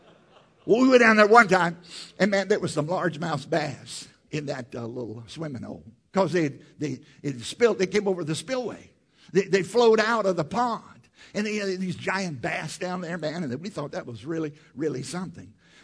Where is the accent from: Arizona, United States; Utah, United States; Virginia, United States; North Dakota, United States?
Virginia, United States; I grew up in Southside, Virginia, on a tobacco farm.